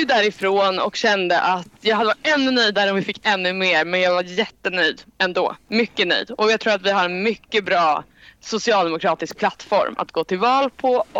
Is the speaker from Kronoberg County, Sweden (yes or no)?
no; Gothenburg, Västra Götaland County, Sweden; Nu är jag här som reformist, men jag var där som göteborgare och drev liknande motioner.